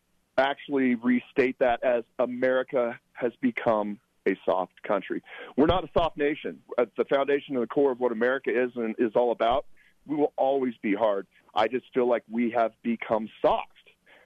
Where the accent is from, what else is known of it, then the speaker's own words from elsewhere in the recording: Colorado, United States; I was born and raised in Colorado, and I'm back here now, and I couldn't be happier.